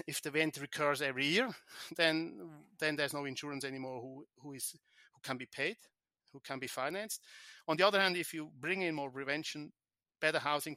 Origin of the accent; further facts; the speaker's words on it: Switzerland; I was raised in Switzerland, and I'm Swiss.